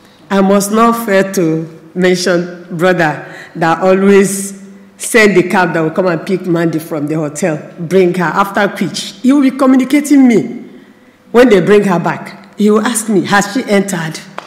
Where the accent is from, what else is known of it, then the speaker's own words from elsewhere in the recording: Nigeria; moved away as an adult; I'm from Nigeria.